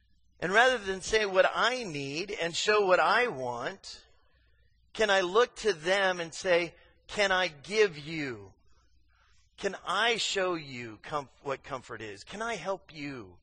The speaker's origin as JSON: {"language": "English", "region": "Arizona", "country": "United States", "tie": "born or raised there", "said": "I grew up in Arizona. In the summer times, it's 115 in the daytime."}